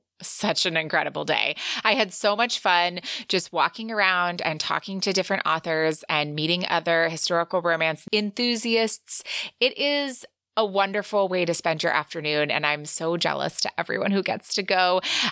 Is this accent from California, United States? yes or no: yes; San Diego, California, United States; Join Kelsey in San Diego, in my hometown, and I will wave.